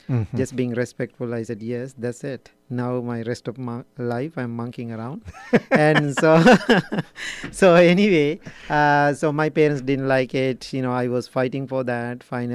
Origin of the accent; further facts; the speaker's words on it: Sri Lanka; English is a second language; Yes, I born and raised in Sri Lanka. It's a little island, bottom of India.